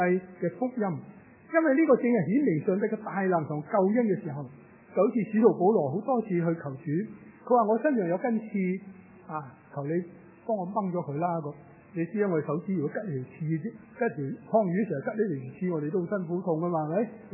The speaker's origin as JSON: {"language": "Cantonese", "country": "China", "tie": "born or raised there", "said": "我在内地长大"}